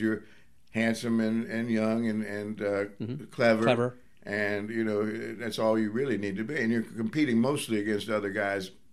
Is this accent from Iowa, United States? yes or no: no; Tennessee, United States; I'm from Tennessee. I grew up in Tennessee.